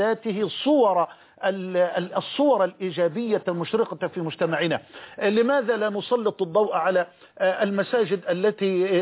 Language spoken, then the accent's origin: Arabic; Egypt; في بلدنا مصر